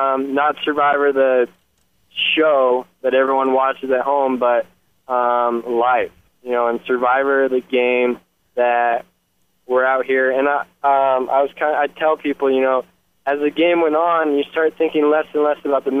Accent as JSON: {"language": "English", "town": "Kansas City", "country": "United States", "said": "I'm from Kansas City, which is it's big enough, you know, to be considered a city, but it's not L.A., it's not Chicago, it's not New York."}